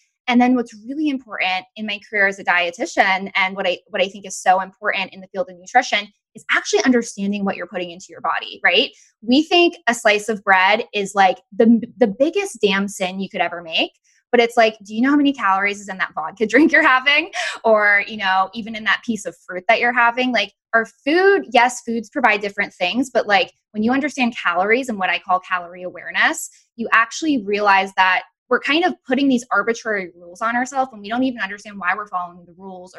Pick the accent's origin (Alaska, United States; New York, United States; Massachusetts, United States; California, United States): Massachusetts, United States; So I grew up actually in Massachusetts